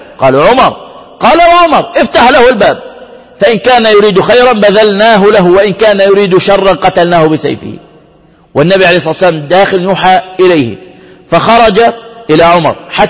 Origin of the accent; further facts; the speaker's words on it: Zarqa, Zarqa Governorate, Jordan; كل أهل الفجور الآن عندنا في الزرقاء لا يساوون حال عمر قبل الإسلام.